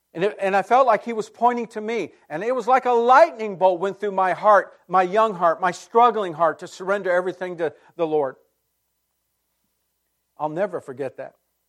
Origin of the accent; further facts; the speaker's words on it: California, United States; And I grew up in California, pre-Silicon Valley.